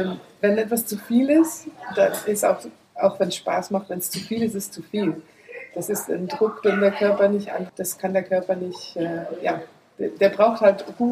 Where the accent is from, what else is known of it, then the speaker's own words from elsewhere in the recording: Netherlands; German is a second language; moved away as an adult; now in Germany; ich komme ursprünglich aus den Niederlanden. Vielleicht hört man es auch manchmal. Und ich habe dort auch Forstwissenschaft und Naturschutz studiert.